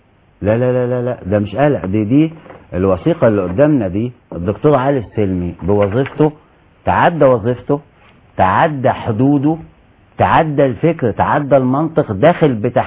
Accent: Egypt; انا راجل مصري عربي مسلم، دي هويتي المعروفه

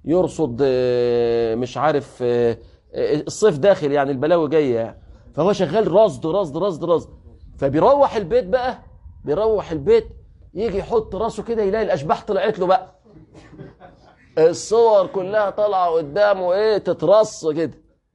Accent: Egypt; رمضان عندنا في مصر

